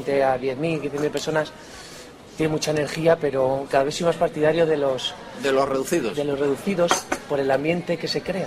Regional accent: Cantabria, Spain; Mira, Cantabria lo es todo, es mi madre, es mi tierra, es absolutamente todo, es donde volver. Asturias, mi segunda patria, de donde son mis antepasados y de donde es mi media naranja.

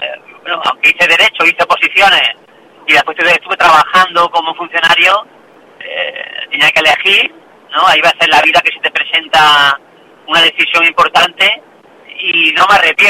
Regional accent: Jaén, Andalusia, Spain; De empezar a actuar en locales propio de mi ciudad, yo soy de Jaén, empecé a actuar ahí con los amigos

